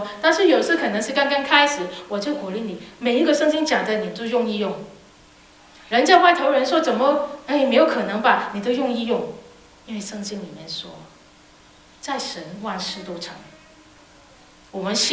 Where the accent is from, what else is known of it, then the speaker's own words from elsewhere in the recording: Hong Kong; 我从小在香港读书，